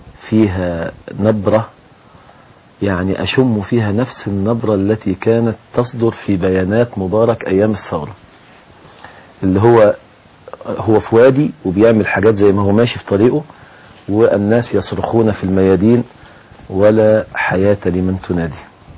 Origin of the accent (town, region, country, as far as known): Egypt